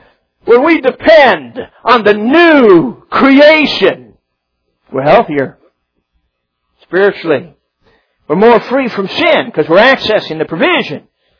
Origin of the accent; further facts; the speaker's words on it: Chicago, Illinois, United States; now in southern Michigan, United States; Now, I grew up in Chicago. I'm a city boy.